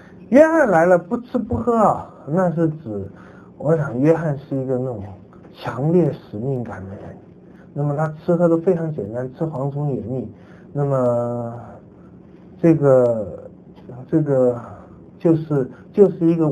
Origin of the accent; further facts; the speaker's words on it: Taiwan; 我们台湾人比较迷信点